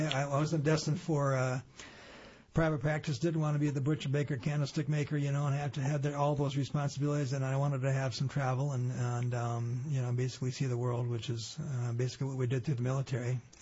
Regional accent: Ypsilanti, Michigan, United States; But growing up in Ipsy was, we had the university influence.

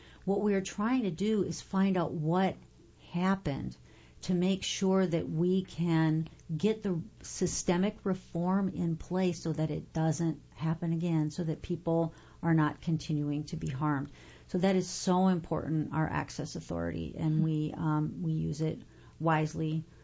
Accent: California, United States; He is a blind attorney from California, so we're both attorneys from California.

